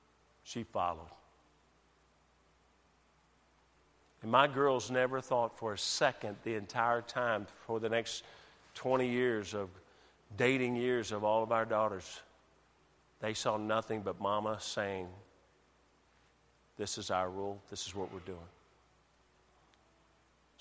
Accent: Tennessee, United States; Well, that's where I grew up. I grew up down in Tennessee and on out on the farm

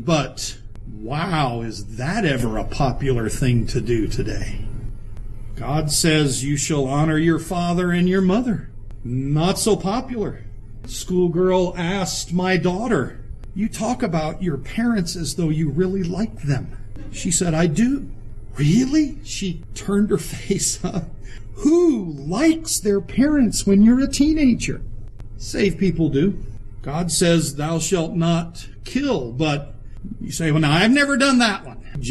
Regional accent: Charleston, South Carolina, United States; I grew up in Charleston. There's lots of water.

